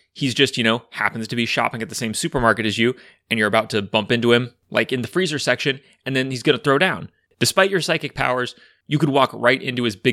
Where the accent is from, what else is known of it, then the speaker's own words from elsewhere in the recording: California, United States; I am from Northern California